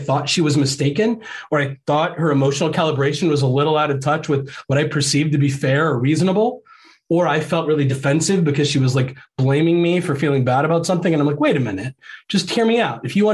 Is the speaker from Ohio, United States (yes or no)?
yes; Ohio, United States; So we're like both from Ohio and our families are from Ohio, but our marriage began while we were living in Florida down in the Gulf Coast